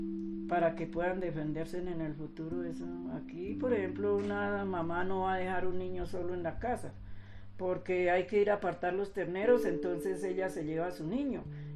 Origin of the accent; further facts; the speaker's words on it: Sumapaz, Bogotá, Colombia; yo era muy joven, supremamente joven, de 15 años cuando conocí estas tierras, porque yo me crié en Sumapaz, pues estamos en Sumapaz, pero pues en la localidad 20, y pues me radiqué aquí prácticamente desde los 15 años.